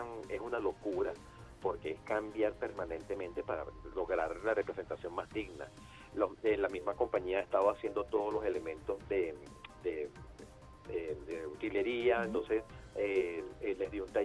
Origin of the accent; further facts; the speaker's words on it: Capital District, Venezuela; un vecindario muy inspirado en lo que viví yo también en mi infancia en Propatria, donde yo patinaba